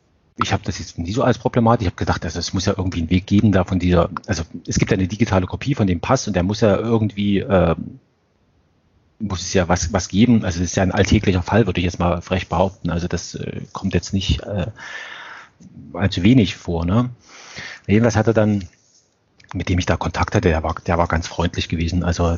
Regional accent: Germany; ich hatte ja die allergrößten Befürchtungen, dass wir dort als Deutsche veräppelt werden oder sowas

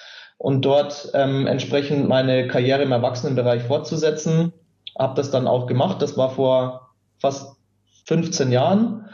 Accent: Bavaria, Germany; Habe in einem kleinen Verein in der Oberpfalz in Bayern angefangen, Badminton zu spielen. Da komme ich auch her.

